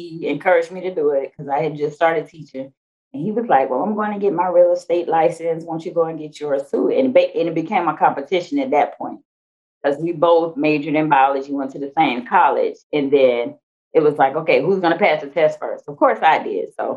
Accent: Miami, Florida, United States; moved away as an adult; also born or lived in Atlanta; I am actually from South Florida, born and raised in Miami. I went to college here as well. I moved to Atlanta.

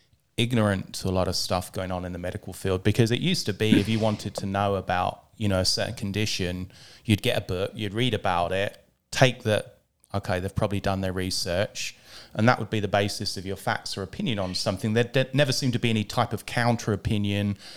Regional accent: England, United Kingdom; moved away as an adult; now in United States; when I grew up in England. It wasn't until I moved to the States, you know, possibly around 2000

